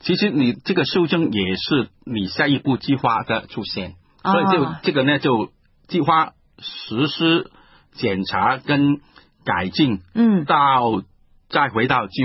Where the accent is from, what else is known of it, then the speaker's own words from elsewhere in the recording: China; 我们中国人特别这方面呢可能比较敏感